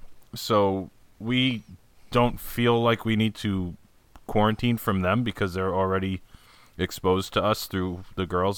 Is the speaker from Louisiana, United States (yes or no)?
no; Cranston, Rhode Island, United States; This week, I thought, what better back in studio, back to Cranston, where I grew up, back in my hometown, to bring Cranston's most famous beer